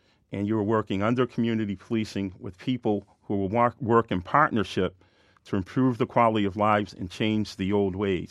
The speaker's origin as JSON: {"language": "English", "town": "Hillsborough", "region": "Maryland", "country": "United States", "tie": "born or raised there", "moved": "yes", "lives_now": "Boston, United States", "said": "I'm a kid from Hillsborough, Maryland that came to Boston during forced busing in 1975, and now I'm commissioner because the community helped raise me."}